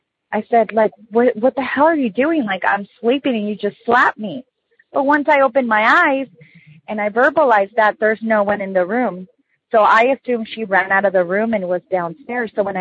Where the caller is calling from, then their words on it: San Diego, California, United States; I'm calling from San Diego.